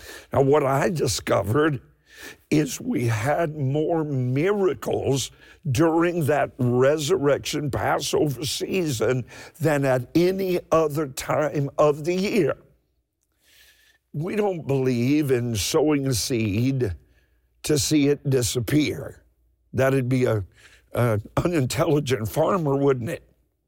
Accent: Kentucky, United States; Now, I'm from Eastern Kentucky. I'm not a city boy.

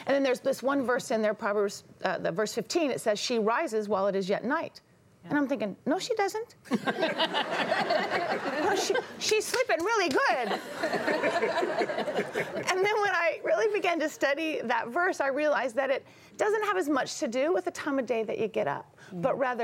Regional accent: California, United States; I'm from California. We do a lot of alternative treatments. What can I tell you? We're weird.

